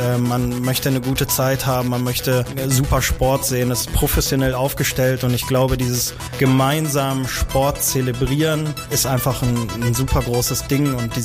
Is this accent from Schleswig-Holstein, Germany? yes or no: no; Lower Saxony, Germany; In meinem Dorfverein, wo ich herkomme, aus Südniedersachsen, da habe ich Fußball gespielt.